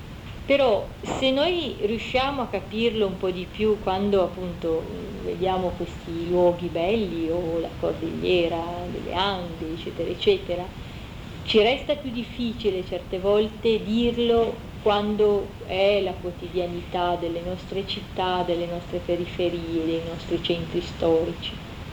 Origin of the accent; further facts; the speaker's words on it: Liguria, Italy; sono mezza del sud, perché sono ligure, ma anche un po' di sangue calabrese